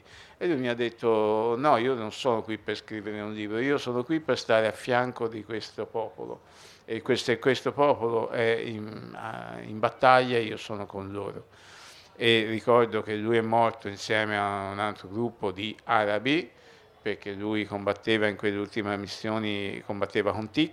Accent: Florence, Tuscany, Italy; io vengo da Firenze

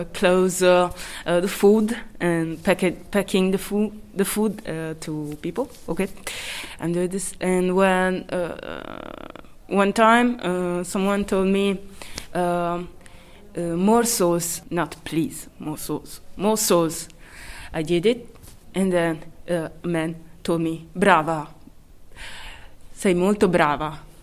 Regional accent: Padua, Veneto, Italy; English is a second language; I ever felt this place, Padova, like my city, like, come si dice, mio nido, my home.

